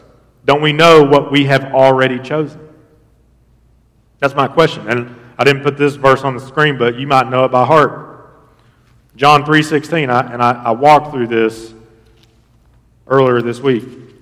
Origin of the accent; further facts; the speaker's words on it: Kentucky, United States; I was born and raised in Harlan County, look at Eastern Kentucky.